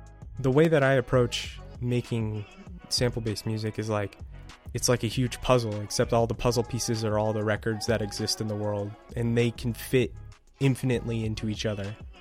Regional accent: Utah, United States; a music producer in Salt Lake City, Utah. I go by he, him pronouns, and born and raised in Utah.

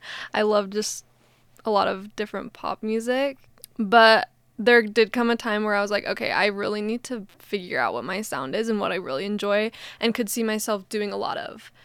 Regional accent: Logan, Utah, United States; I grew up in Logan, Utah

